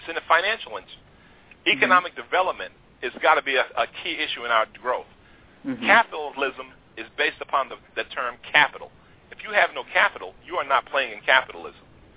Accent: East Coast, United States; moved away; You know, now I was raised on the East Coast, so mm-hmm.

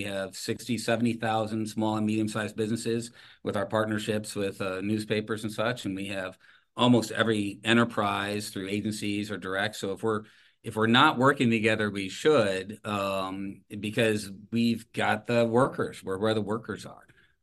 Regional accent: Toledo, Ohio, United States; I grew up in Toledo, as you mentioned at the top of this conversation, and there was times next to Detroit

